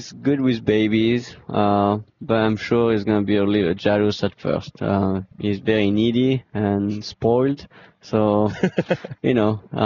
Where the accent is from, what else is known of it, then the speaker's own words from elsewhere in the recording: Chantilly, Virginia, United States; Well, that's where I was born, but I grew up in Chantilly, which is only maybe a 15-minute drive, maybe.